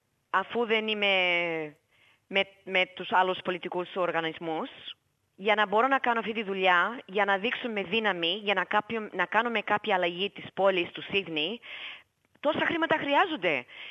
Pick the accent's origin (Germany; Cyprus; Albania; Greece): Greece; now in Australia; εγώ είμαι Ελληνίδα